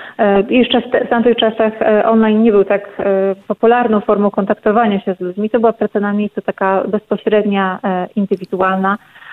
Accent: eastern Poland, Poland; Sama osobiście pochodzę z terenów wschodnich, tutaj ze wschodniej Polski

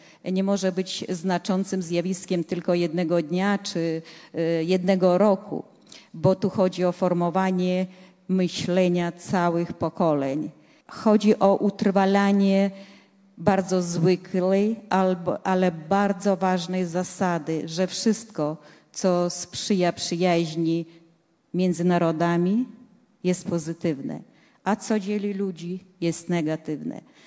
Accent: Lithuania; Polish is a second language; Urodziłam się na Synęszczyźnie, na pograniczu Litwy i Polski, w rodzinie litewskiej, więc jestem Litwinką. Splot dwóch kultur dla mnie jest wielkim darem losu.

